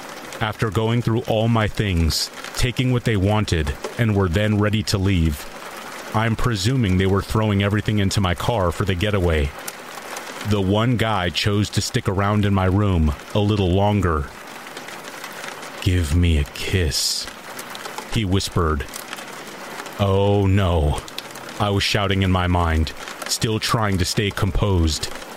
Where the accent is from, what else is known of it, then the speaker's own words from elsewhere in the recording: South Africa; Growing up in South Africa, we are taught from a very young age that it's important to make sure all doors are locked and windows are closed at night.